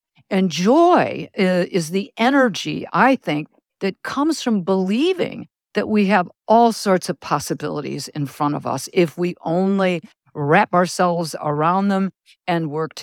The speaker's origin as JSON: {"language": "English", "region": "Wisconsin", "country": "United States", "said": "For me, I'm from Wisconsin."}